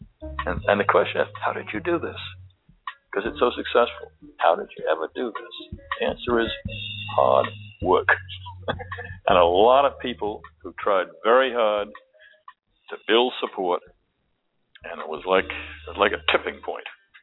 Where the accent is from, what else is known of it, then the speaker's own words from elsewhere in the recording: New Jersey, United States; It wasn't just because I grew up in Essex County and because I love Newark.